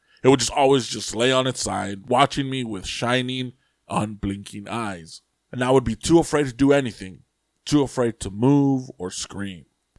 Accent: India; considering that I was raised in India, therapy wasn't even an option.

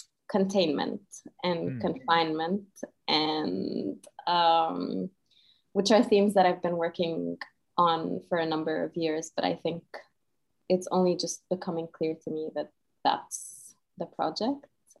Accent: Cairo, Cairo Governorate, Egypt; I grew up in Cairo and I went to school there.

